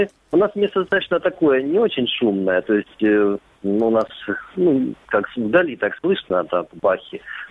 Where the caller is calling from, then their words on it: Luhansk Oblast, Ukraine; Здравствуйте … вот, я из Луганской области.